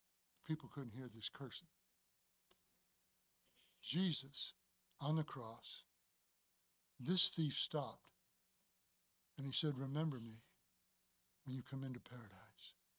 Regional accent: Chicago, Illinois, United States; They learned about growing up in Chicago. I was shot at when I was 14.

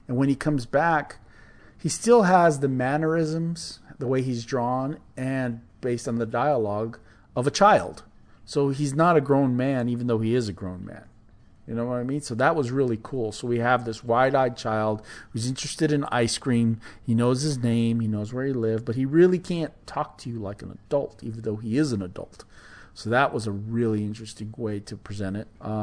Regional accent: Albuquerque, New Mexico, United States; And then I'm actually from the 505. I am from Albuquerque. So, yeah, all the Area 51 stuff and everything. You know, everyone talks about New Mexico, about the aliens, because there's so much open space in New Mexico still

